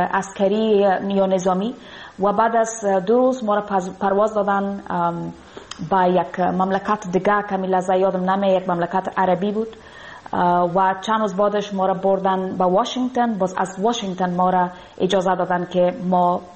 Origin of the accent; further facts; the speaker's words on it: Afghanistan; moved away; یک رشته بسیار عمیق امرای افغانستان موطن ما و امرای مردم ما دارم و برای من بسیار سخت تمام میشه که دیگه نمیتونم به افغانستان برم، دور از افغانستان هستم،